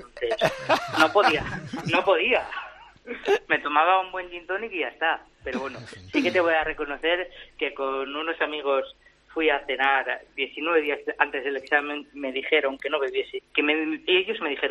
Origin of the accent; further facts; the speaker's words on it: Laguna de Duero, Castile and León, Spain; born there; now in Cullera, Spain; yo he nacido en Laguna de Duero, en Valladolid, pero me siento valenciano y soy en Cullera, el mejor pueblo del mundo